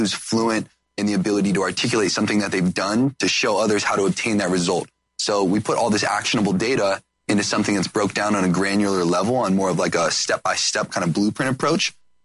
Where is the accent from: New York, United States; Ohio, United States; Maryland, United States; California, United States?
Ohio, United States; Cuyahoga Falls; So I grew up in Ohio, in Cuyahoga Falls, which Ohio sucks.